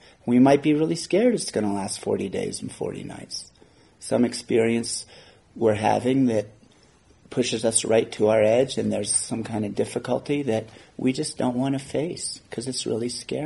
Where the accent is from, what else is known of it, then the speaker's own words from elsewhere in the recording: Oklahoma, United States; I'm from Oklahoma, and my mom just flew into Tulsa